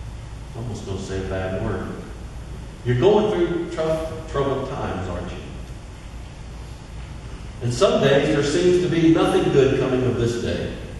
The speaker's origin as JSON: {"language": "English", "region": "Missouri", "country": "United States", "said": "If we had some evidence, I'm from Missouri, you've got to show me."}